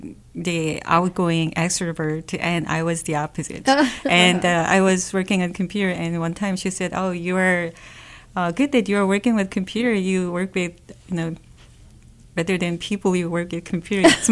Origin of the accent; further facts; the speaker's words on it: South Korea; I was born and raised in South Korea